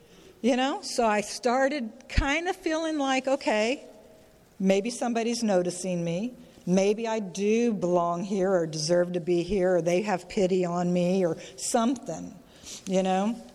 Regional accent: California, United States; also born or lived in Texas; I grew up the youngest of five, and I moved to Texas from California to a small town, and I always felt like I didn't belong

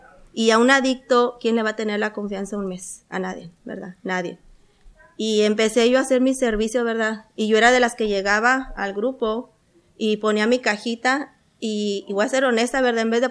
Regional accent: Dallas, Texas, United States; Yo vengo de Dallas, ¿verdad?

